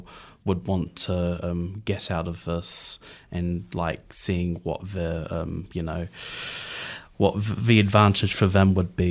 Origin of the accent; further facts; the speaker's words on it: Hamilton, Waikato, New Zealand; now in Wellington, New Zealand; I'm originally from Hamilton myself